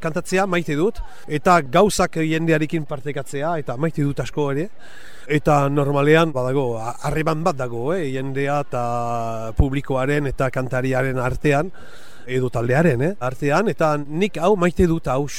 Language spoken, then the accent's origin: Basque; Nouvelle-Aquitaine, France; Basque is a second language; eta landetatik nator, han jaio nintzen, duela urte batzu, desente, irueita sei urte. Euskara ikasi dut oitama bost urte nituenean, eta orai bizi naiz euskeraz